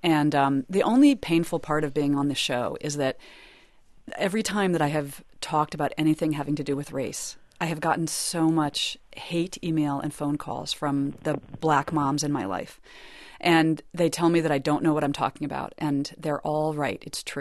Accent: Washington, District of Columbia, United States; I grew up in Washington, which is a majority black city

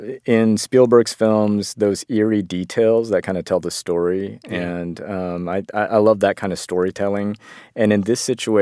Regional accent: Arkansas, United States; I grew up in Arkansas, Northwest Arkansas

